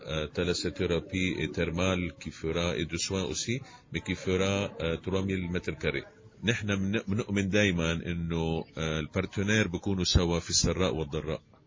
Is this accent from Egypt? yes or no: no; Tunisia